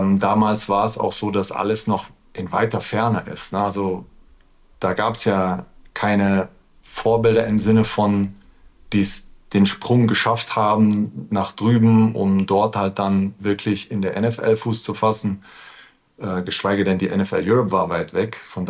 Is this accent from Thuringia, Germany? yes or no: no; Aachen, North Rhine-Westphalia, Germany; kam dann wieder zurück in meine Heimatstadt, das ist in Aachen.